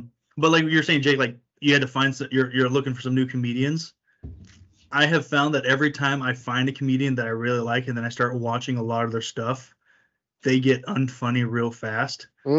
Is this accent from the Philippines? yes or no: yes; Philippines; As a Filipino, like his jokes really hit home